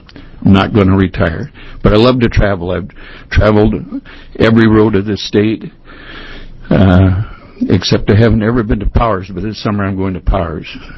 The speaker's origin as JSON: {"language": "English", "region": "Oregon", "country": "United States", "tie": "born or raised there", "said": "I was born in the Columbia Hospital the year after it was built, 77 years ago. I started logging. Well, my dad and uncle had a rafting grounds on the Skipanon Warrington. I probably was out there when I was 8, 9, 10 years old"}